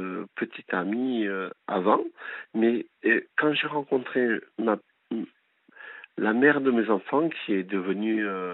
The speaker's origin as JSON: {"language": "French", "town": "Tarbes", "region": "Occitanie", "country": "France", "said": "Alors, je viens de Tarbes. Enfin, je suis de Tarbes et..."}